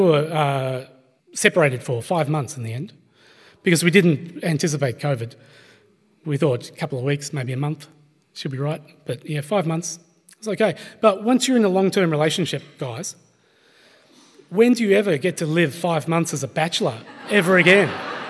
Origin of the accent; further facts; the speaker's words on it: Tasmania, Australia; I'm from Tasmania originally, so I only follow Australian rules.